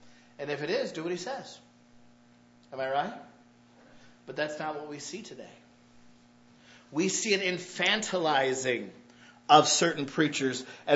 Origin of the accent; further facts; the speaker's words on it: Michigan, United States; I was from Michigan.